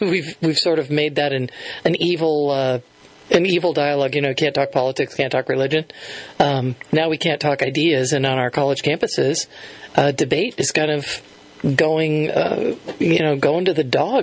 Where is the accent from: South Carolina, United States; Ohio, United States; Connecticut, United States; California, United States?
Connecticut, United States; I mean, when we were kids, I'm 56, and growing up in Connecticut, we were either Catholic or Jewish.